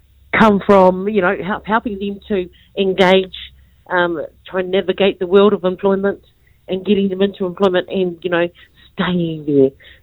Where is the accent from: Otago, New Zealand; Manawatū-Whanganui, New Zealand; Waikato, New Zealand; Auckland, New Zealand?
Manawatū-Whanganui, New Zealand; also born or lived in Marton; My whakapapa is Ngā Wairiki Ngāti Apa. I was born in Martin, raised in the Rangitike. I also whakapapa to Tuwharito, my grandparents, from there, and also Ngāti Kahumine, Moti o Marae